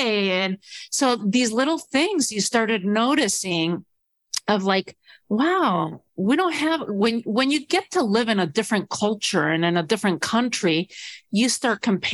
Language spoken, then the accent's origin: English; Spain; I was born and raised in Spain, but my dad's Spanish, my mom's American. So I'm a mix.